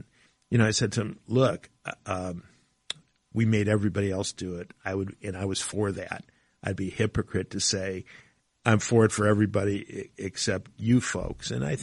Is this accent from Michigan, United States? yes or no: yes; Detroit, Michigan, United States; Michigan's meant a lot to me. I grew up in Detroit, as I said earlier. I wasn't a kid who came from a wealthy family